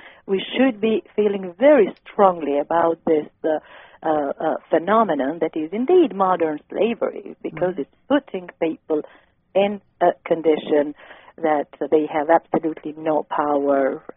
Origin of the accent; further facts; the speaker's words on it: Albania; I am originally from Albania, and I was a government official, an elected government official back in the country.